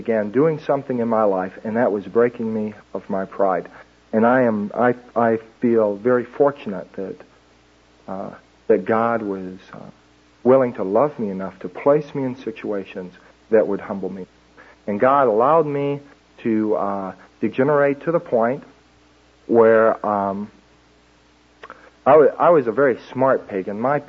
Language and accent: English; Paducah, Kentucky, United States; born there; I was born in Paducah, Kentucky.